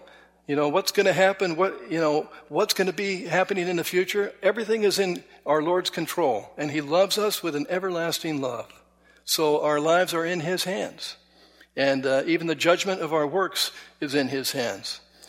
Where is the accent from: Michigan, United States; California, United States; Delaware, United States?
California, United States; now in Lancaster, United States; because I grew up in California, and Karen grew up in New Jersey, in a church very similar to this.